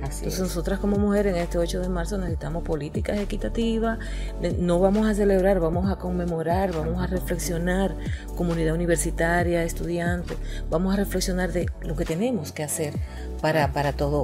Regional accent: Dominican Republic; Nosotros como nación, como República Dominicana, tenemos obligaciones por todas partes para ser inclusivo

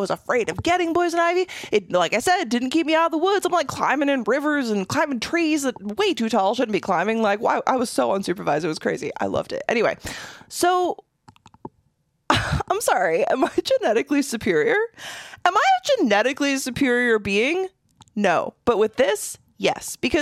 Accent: Michigan, United States; growing up in Michigan, Midwest, all those like stinging nettles

